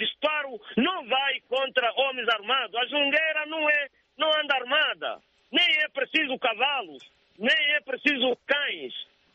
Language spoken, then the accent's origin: Portuguese; Benguela, Angola; a nossa mensagem como angolanos passa através da América